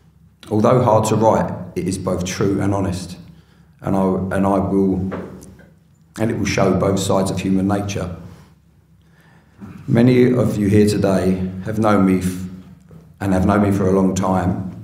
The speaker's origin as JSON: {"language": "English", "region": "Victoria", "country": "Australia", "said": "whilst in lockdown in my home state of Victoria, Australia in 2020"}